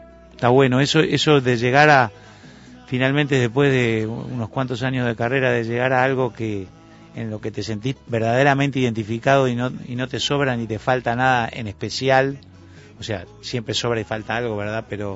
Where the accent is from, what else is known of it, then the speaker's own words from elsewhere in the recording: Montevideo, Uruguay; moved away; con la mirada puesta, con el norte puesto en Montevideo, en mi país. Yo adoro este país, amo este lugar